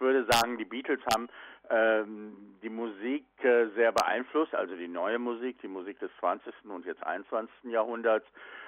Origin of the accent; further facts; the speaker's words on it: Cologne, North Rhine-Westphalia, Germany; ich grüße dich und meine Heimatstadt Köln.